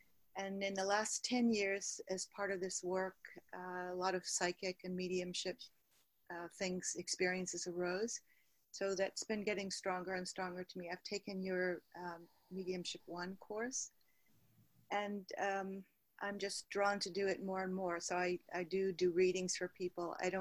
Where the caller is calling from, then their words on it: Berkeley, California, United States; I'm calling from Berkeley, California.